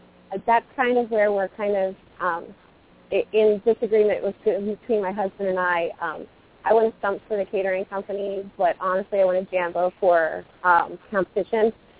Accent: Pennsylvania, United States; But yeah, I grew up in outside of Philadelphia, and that's where I still live.

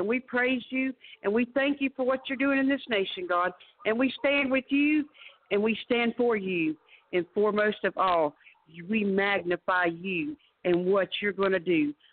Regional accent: Winter Haven, Florida, United States; I'm from Winter Haven, Florida.

